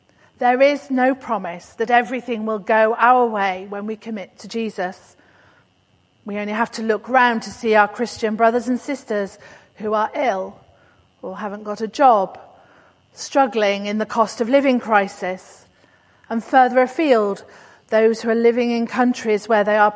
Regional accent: United Kingdom; I don't, but I am British after all.

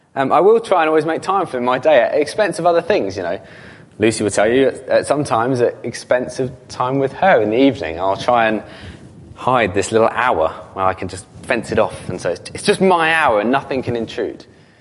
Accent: United Kingdom; No, not that. I'm British.

